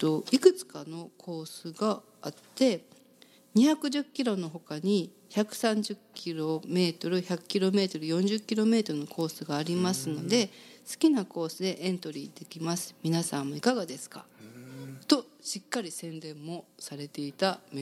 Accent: Kansai, Japan; 関西人としてそう言われると

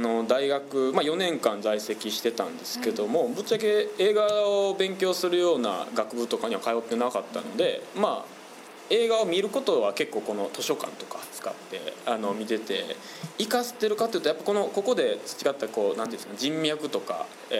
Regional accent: Kobe, Hyogo, Japan; 僕があの神戸出身 で今元町映画館で働かせていただいているので、

